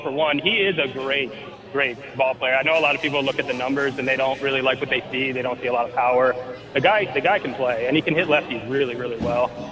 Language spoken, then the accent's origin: English; Wilmington, Delaware, United States; now in Cleveland, United States; Yeah, we're a season ticket holder, but I am from Wilmington, Delaware, so I'm a big Phillies fan.